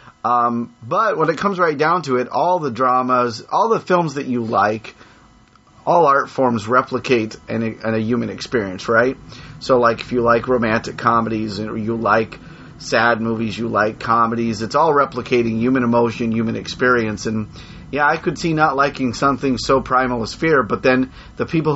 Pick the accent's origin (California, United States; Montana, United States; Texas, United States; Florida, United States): Montana, United States; Helena; born there; Helena, Montana.